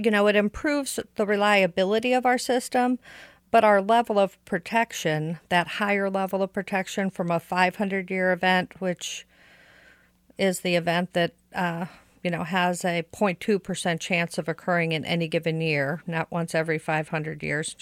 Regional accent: St. Louis, Missouri, United States; As I said, I grew up in St. Louis. I suffered flooding in my own homes on three separate occasions

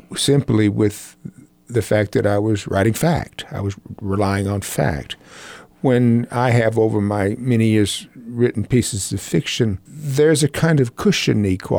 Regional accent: Little Rock, Arkansas, United States; also born or lived in Mississippi / New Orleans; growing up in Little Rock and in Mississippi and in New Orleans, as I did.

